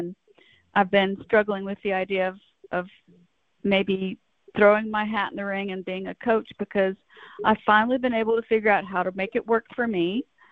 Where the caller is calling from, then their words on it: Birmingham, Alabama, United States; in Birmingham.